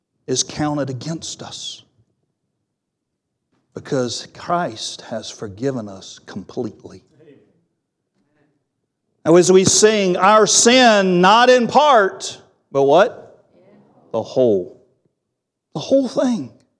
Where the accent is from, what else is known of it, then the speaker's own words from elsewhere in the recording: North Carolina, United States; I grew up in the Bible Belt. I grew up here in North Carolina